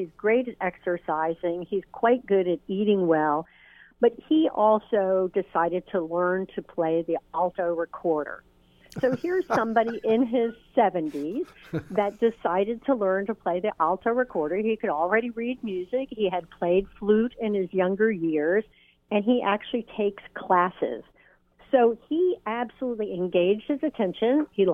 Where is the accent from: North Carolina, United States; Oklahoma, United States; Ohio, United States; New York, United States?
New York, United States; go to the field near my house growing up in New York, and I explored the field and the forest and down to the Long Island Sound